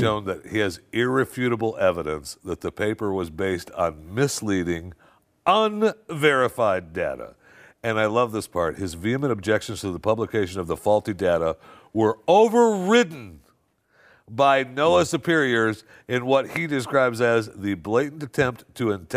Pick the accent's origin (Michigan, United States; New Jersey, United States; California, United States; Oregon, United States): Michigan, United States; I grew up in Michigan, and oh, I can remember, like oh my God.